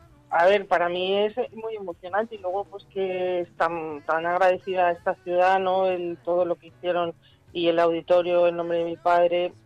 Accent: Canary Islands, Spain; para mí Canarias es, pues, mi patria chica, ¿no? Mi sitio al que yo, pues, mi infancia y donde está toda mi familia. Entonces, claro, yo aquí me siento, pues, en mi casa. Lo único que ya, pues claro, tengo acento de boda, porque no, no lo tengo.

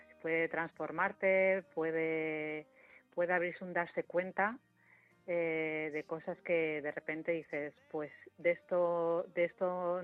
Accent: Madrid, Community of Madrid, Spain; Yo que vivo en Madrid, soy de Madrid

